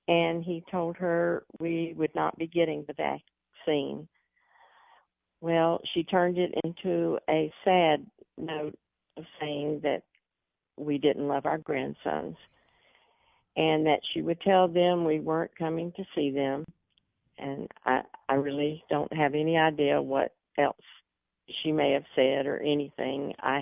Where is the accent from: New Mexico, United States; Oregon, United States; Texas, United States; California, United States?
Texas, United States; Fort Worth; I'm from Fort Worth, Texas.